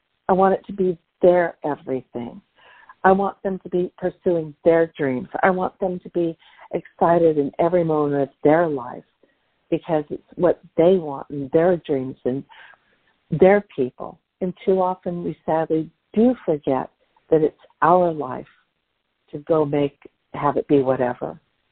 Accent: Los Angeles, California, United States; And I'm from Los Angeles, the land of earthquakes.

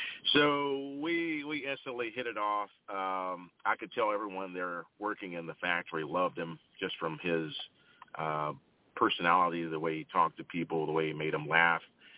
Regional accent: Tennessee, United States; he grew up in my hometown in Tennessee

